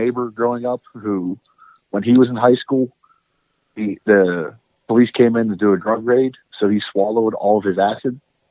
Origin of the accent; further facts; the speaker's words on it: Kennedy, Pennsylvania, United States; Right outside McKees Rocks.